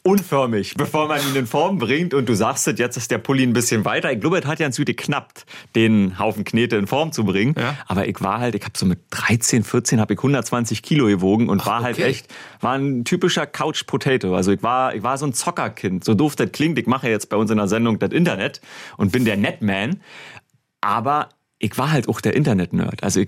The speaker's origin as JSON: {"language": "German", "town": "Königs Wusterhausen", "region": "Brandenburg", "country": "Germany", "said": "ich bin ein typischer Junge vom Dorf. Ich komme aus Brandenburger Dorf, Königs Wusterhausen"}